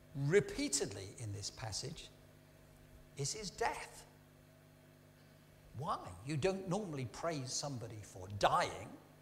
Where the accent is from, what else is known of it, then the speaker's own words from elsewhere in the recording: Huddersfield, Yorkshire and the Humber, United Kingdom; I'm from Huddersfield. Emma and I come from Huddersfield.